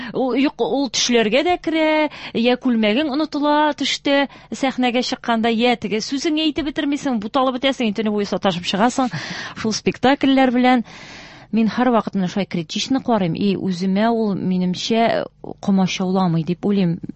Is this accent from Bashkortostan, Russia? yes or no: no; Menzelinsk, Tatarstan, Russia; born there; мин инде Минзәләдә туганмын. Безнең элек инде авылыбыз Минзәлә районына кергән булган 87 елга кадәр, аннан соң Тукай районына күчкән. Мин инде Минзәлә кызы дип тә әйтергә булам.